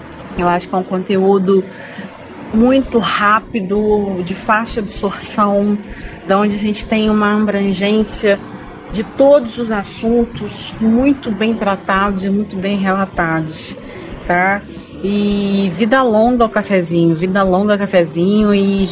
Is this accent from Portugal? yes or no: no; Volta Redonda, Rio de Janeiro, Brazil; Eu sou de Volta Redonda, Rio de Janeiro.